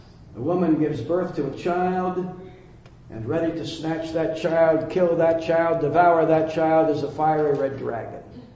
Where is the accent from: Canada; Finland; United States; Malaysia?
United States; California; I'm from California. And I am a retired pastor.